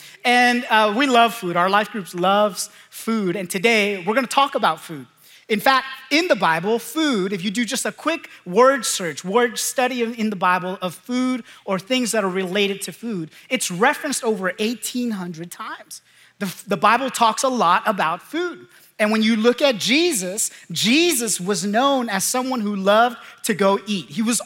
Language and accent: English; California, United States; now in Oklahoma, United States; In fact, I grew up in Southern California. We fish with a fishing rod, right? And when we got here, one of my buddies from our life group took us out to the lake